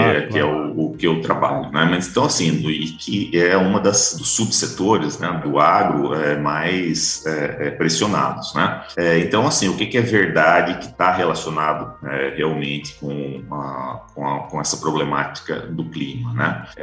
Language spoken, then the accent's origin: Portuguese; Taubaté, São Paulo, Brazil; E na minha região, né, eu sou de Taubaté, o mais forte lá é gado de leite.